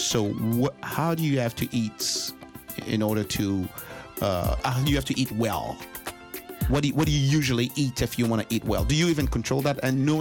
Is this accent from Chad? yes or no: yes; Chad; Moi, je suis un petit Tchadien.